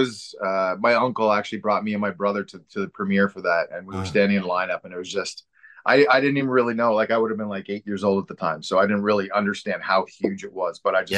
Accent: Guelph, Ontario, Canada; now in Toronto, Canada; I'm in Toronto. I'm from Guelph, Ontario.

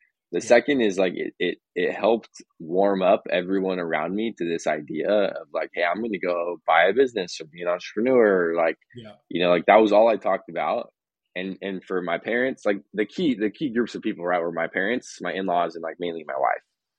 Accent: New York, United States; So I grew up in upstate New York. So I'm a New Yorker at heart.

